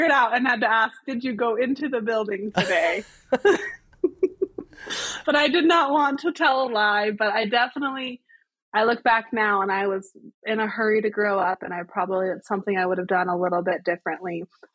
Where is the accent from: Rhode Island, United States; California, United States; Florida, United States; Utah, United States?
Utah, United States; West Jordan; I grew up here in Utah, West Jordan for the most of it. We did move out of state for about 9 or 10 months, but for the most part, born and raised in Utah.